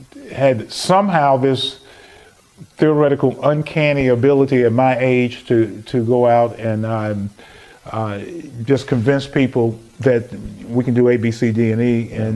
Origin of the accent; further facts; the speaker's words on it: Chicago, Illinois, United States; growing up in Chicago, like the back of my hand.